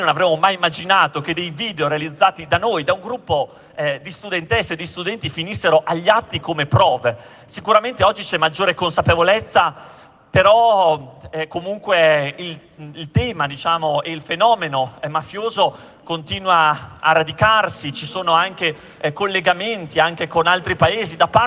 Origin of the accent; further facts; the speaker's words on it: Emilia-Romagna, Italy; sono dell'Emilia Romagna